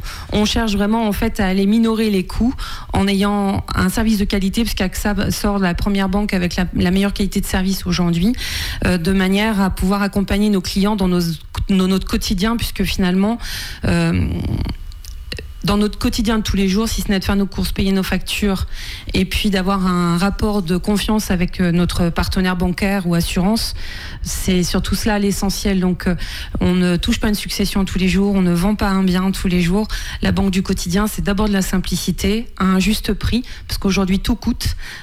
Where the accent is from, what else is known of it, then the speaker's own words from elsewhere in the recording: Saint-Hilaire-de-Chaléons, Pays de la Loire, France; je ne suis pas vendéenne, je viens du 44, j'ai grandi à Saint-Hilaire de Chaléon